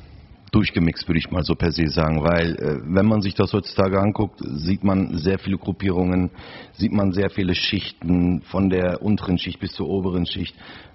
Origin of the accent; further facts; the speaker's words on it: Oberhausen, North Rhine-Westphalia, Germany; born there; bin auch ein gebürtiger Oberhausener, bin 40 Jahre alt und bin auch Vater von 2 Kindern